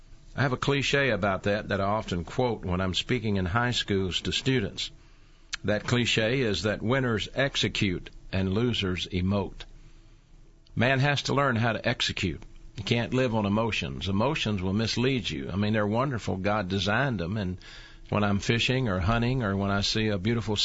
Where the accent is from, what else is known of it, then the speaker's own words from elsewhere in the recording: Birmingham, Alabama, United States; To remind you once again, I grew up in the Central City area down by the old Phillips High School.